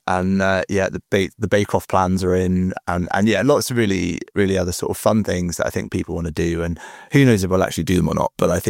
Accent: North West England, United Kingdom; I grew up in the Lake District.

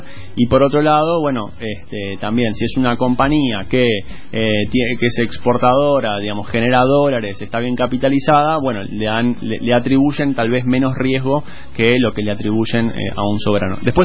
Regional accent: Bahía Blanca, Buenos Aires Province, Argentina; yo soy de Bahía Blanca, les mando un saludo

